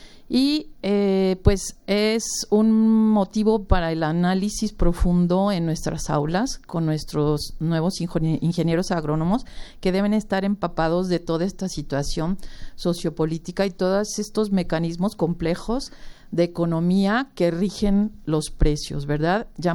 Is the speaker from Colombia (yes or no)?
no; Mexico; como se dice en un libro muy importante para nosotros como agrónomos y como mexicanos.